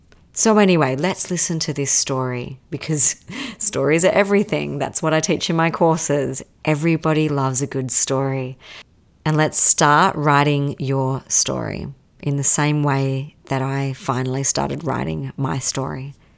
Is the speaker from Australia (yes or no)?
yes; Perth, Western Australia, Australia; I'm originally from Perth, Australia.